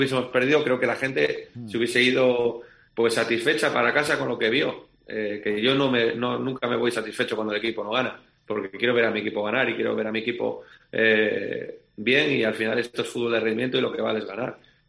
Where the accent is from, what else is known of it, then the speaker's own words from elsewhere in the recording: Asturias, Spain; soy asturiano, vengo de fuera